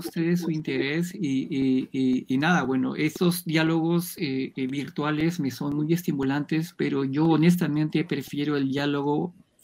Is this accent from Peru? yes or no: yes; Peru; yo una cosa que debo decir, yo soy peruano